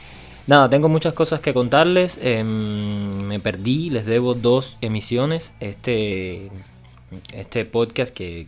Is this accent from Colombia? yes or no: no; Cuba; Y están pasando muchas cosas fuertes en mi país. Entonces vivir en Cuba es muy difícil.